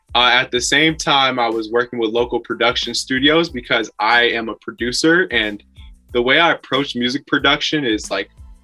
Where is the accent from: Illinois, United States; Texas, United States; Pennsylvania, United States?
Illinois, United States; Chicago; well, I'm from Chicago, so that's the home of so many great DJs. It's the home of house music as well.